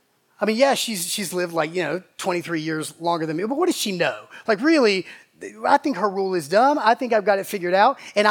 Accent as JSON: {"language": "English", "town": "Macon", "region": "Georgia", "country": "United States", "tie": "born or raised there", "said": "She loved Rusty Wallace, and we grew up in Macon."}